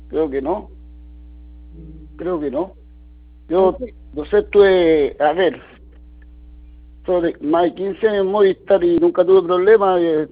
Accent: Casablanca, Valparaíso, Chile; yo soy de acá de Casablanca, fui a la sucursal de Valparaíso a ver la cuestión

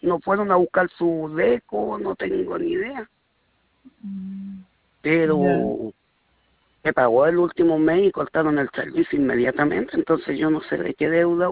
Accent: Santiago, Santiago Metropolitan, Chile; pero yo soy de Santiago, la que vive ahí en Lampa, es mi hija.

